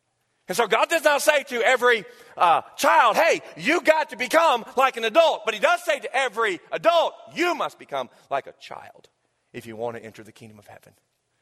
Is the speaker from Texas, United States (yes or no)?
no; South Carolina, United States; she goes, I hear you're from South Carolina. I said, I am.